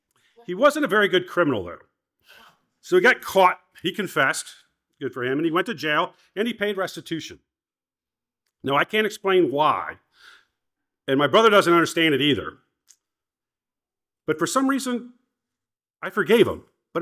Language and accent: English; Ohio, United States; Growing up in Northeast Ohio, born-again believer was a term that was foreign to me.